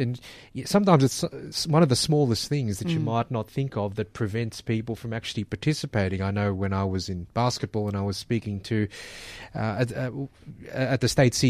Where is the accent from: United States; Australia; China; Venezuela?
Australia; I'm Australian with half Greek and half Filipino heritage.